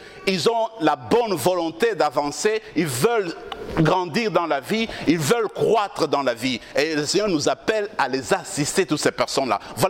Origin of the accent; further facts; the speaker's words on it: Kivu, DR Congo; les femmes violées dans mon pays d'origine, qui n'ont pas de sécurité dans la province du Kivu